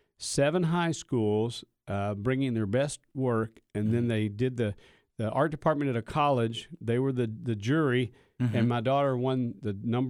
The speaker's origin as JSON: {"language": "English", "region": "Kentucky", "country": "United States", "tie": "born or raised there", "also_born_or_lived": "Mississippi", "moved": "yes", "said": "You know, we grew up poor. I grew up in Kentucky, lived in Mississippi since 1985."}